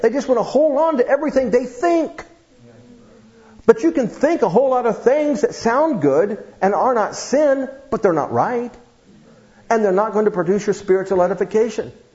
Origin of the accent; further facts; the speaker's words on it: Ohio, United States; I'm from Ohio. I like to watch Ohio State University football on TV.